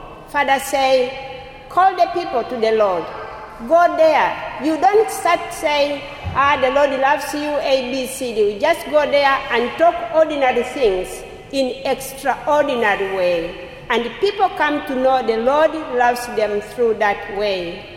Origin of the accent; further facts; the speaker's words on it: Tanzania; also born or lived in Nairobi, Kenya; As Father said, and I am saying, I am from Tanzania, but I also worked in Kenya, in Nairobi.